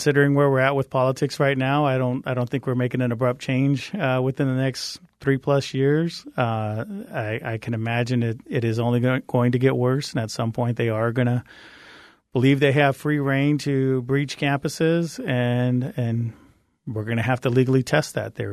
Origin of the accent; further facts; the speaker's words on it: Arizona, United States; I'm originally from the West Valley, grew up in the West Valley, though, and yes, I'm well aware of the impact.